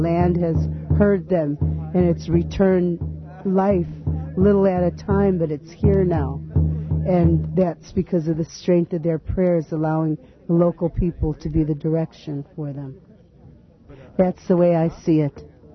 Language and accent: English; Chicago, Illinois, United States; born or raised there